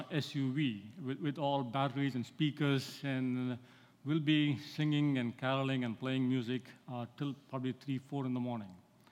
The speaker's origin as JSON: {"language": "English", "country": "India", "tie": "born or raised there", "said": "I grew up in India, and one of the traditions in India during Christmas time"}